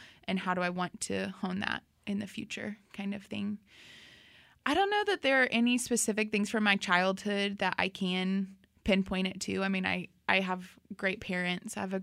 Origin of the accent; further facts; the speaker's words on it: Round Rock, Texas, United States; We grew up in Round Rock, just north of Austin